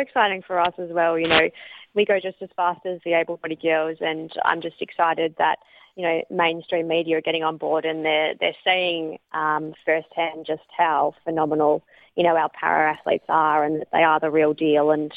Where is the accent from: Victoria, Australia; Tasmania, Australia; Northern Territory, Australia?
Victoria, Australia; Geelong; You know, my hometown, you know, Geelong is such a sport mad place, and it's where, you know, I learned everything about being an athlete as a kid and as a teenager.